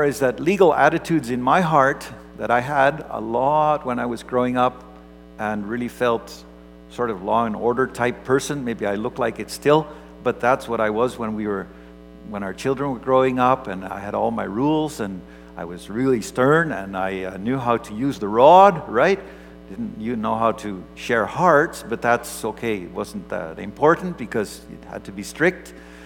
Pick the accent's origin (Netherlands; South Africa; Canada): Netherlands; It's puzzling for us when we think we're from Holland.